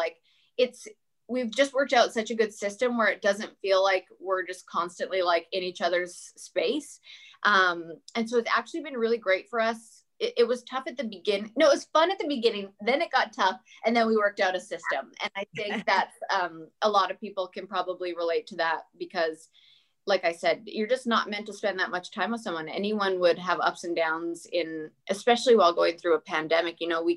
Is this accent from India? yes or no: no; Canada; now in United States; I'm also Canadian.